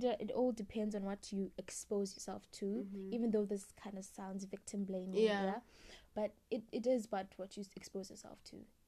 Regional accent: South Africa; So I know as women, we being South African woman is just wow. the pits of hell.

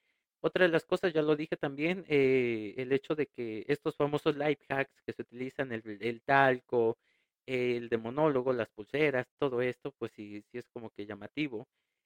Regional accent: Mexico; como decimos aquí en México y como dicen en mi pueblo, me cayó bien gorila, o sea, bien gordo

